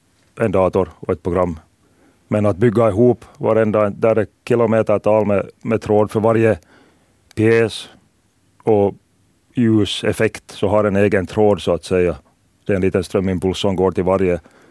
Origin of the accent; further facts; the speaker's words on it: Ekenäs, Uusimaa, Finland; Jag är från Ekenäs